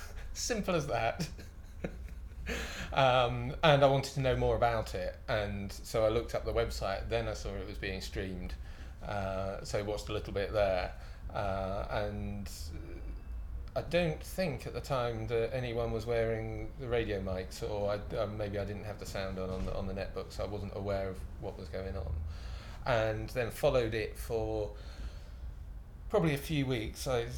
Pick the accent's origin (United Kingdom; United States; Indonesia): United Kingdom; Sheffield, Yorkshire and the Humber; I'm 44 and I'm from Sheffield.